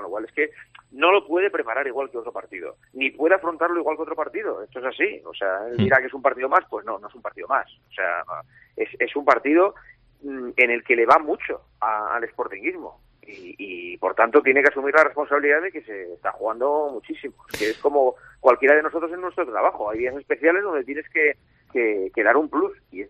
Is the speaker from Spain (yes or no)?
yes; Asturias, Spain; Cuando me preguntan de dónde soy, yo soy asturiano. Y soy asturiano como los de Oviedo y como los de Avilés y como los de Pola y como los de Cangas de Onís.